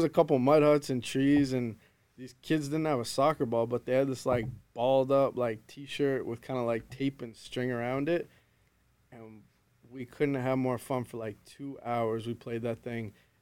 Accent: Halifax, Nova Scotia, Canada; also born or lived in Vancouver / New York City; now in Fort McMurray, Canada; I'm a city boy, so I was born and raised in Halifax, like right downtown, in the hustle and bustle of it. So after that, I lived in Vancouver, and after that, I lived in New York City.

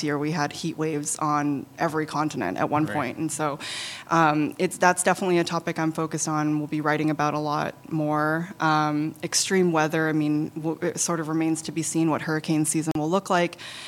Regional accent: British Columbia, Canada; now in New York, United States; I grew up in British Columbia and was sort of surrounded by trees all my life, and definitely took that for granted when I lived there, and miss it a lot while, living in New York here for almost 15 years.

